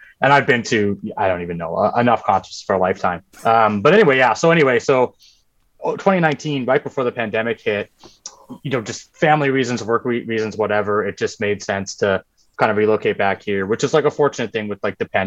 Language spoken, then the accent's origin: English; Toronto, Ontario, Canada; also born or lived in Winnipeg; So I'm born and raised in Toronto. I lived in Winnipeg.